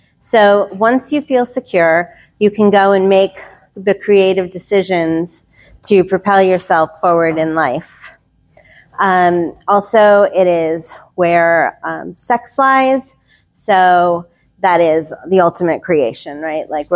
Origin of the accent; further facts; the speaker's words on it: New York, United States; I'm from New York, a hypnotherapist here.